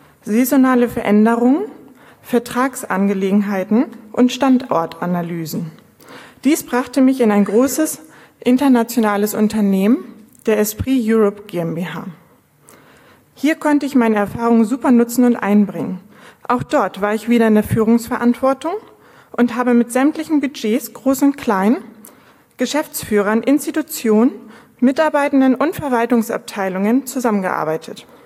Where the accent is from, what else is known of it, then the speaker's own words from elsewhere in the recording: Tönning, Schleswig-Holstein, Germany; ich bin 38 Jahre alt, gebürtige Tönningerin und lebe und arbeite auch hier in Tönning.